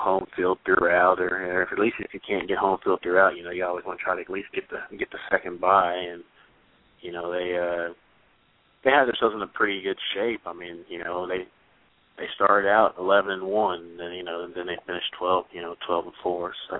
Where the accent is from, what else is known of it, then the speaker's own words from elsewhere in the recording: Houston, Texas, United States; the first one to kick off is actually the one here in my hometown here in Houston.